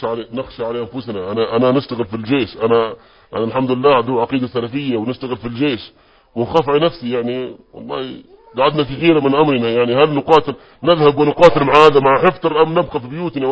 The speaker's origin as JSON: {"language": "Arabic", "country": "Libya", "said": "طبعا احنا ليبيين ونعرف الليبيين ونعرف العائلات الليبية والمناطق"}